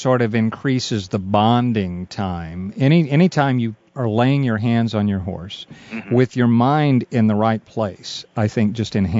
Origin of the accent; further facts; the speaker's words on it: Wichita, Kansas, United States; And I said, well, I grew up in Wichita, Kansas.